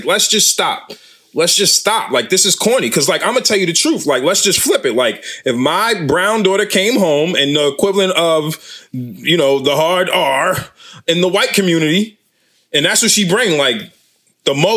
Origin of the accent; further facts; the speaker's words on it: Boston, Massachusetts, United States; I grew up in Boston, too, so, like...